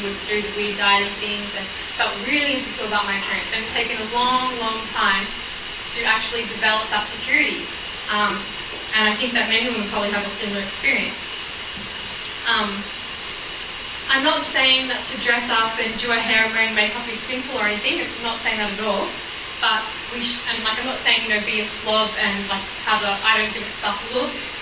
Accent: Sydney, New South Wales, Australia; I certainly was growing up in Sydney, bombarded with media left, right, centre

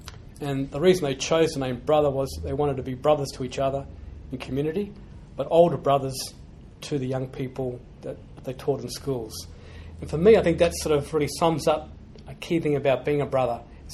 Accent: Queensland, Australia; I grew up in Queensland, so I'm a proud Queenslander. I went to a De La Salle school just north of Brisbane.

